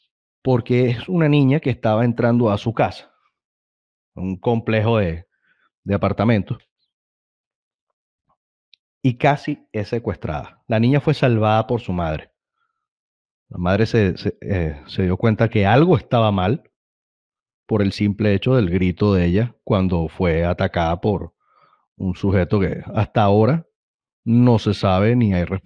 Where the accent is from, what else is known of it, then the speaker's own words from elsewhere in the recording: Venezuela; por lo menos como venezolano puedo decir que la vi, incluso la viví